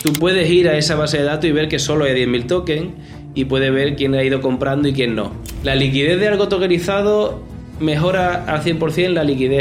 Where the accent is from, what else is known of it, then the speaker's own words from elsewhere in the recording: Huelva, Andalusia, Spain; soy de Huelva, una ciudad pequeñita, pero he vivido 20 años fuera.